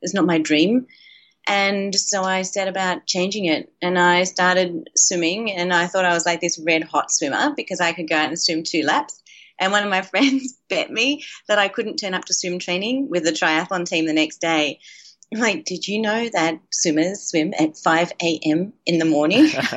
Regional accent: Australia; when I grew up in Australia, we had a 10-year drought.

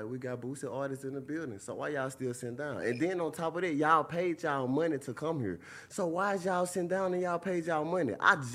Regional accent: Louisiana, United States; Man, we only had like 3 stoplights in our little town. I can't even call it no city. I call it a town.

